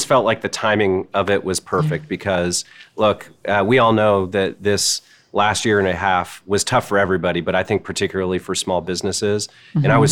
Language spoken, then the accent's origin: English; Colorado, United States; I grew up in Western Colorado. I spent a lot of time in Moab.